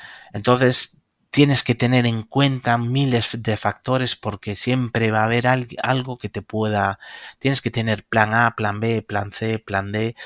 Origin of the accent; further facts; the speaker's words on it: Galicia, Spain; los que somos gallegos, gracias al valor de muchos de nuestros abuelos que emigraron